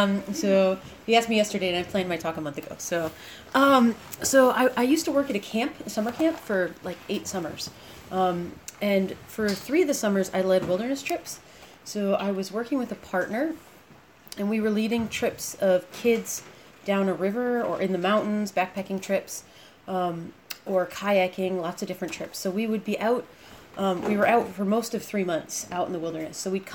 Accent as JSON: {"language": "English", "town": "Chicago", "region": "Illinois", "country": "United States", "lives_now": "Michigan, United States", "said": "And I live in Michigan. I am 36. So that's just a tiny bit about me. I'm from Chicago area originally."}